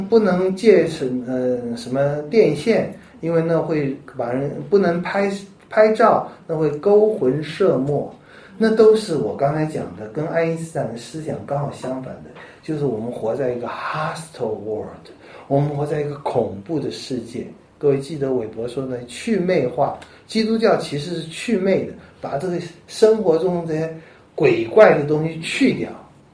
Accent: China

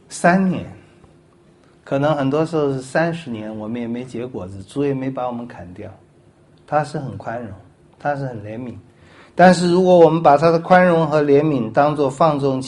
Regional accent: China; 这个比方我们中国人最容易懂

